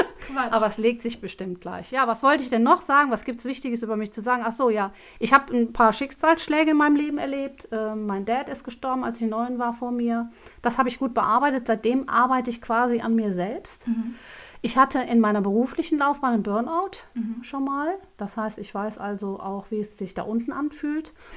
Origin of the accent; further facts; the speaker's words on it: Bergisch Gladbach, North Rhine-Westphalia, Germany; Ich bin ein rheinisches Mädchen, sag ich jetzt mal, geboren in Bergisch Gladbach, aufgewachsen in Bergisch Gladbach und immer noch in Bergisch Gladbach.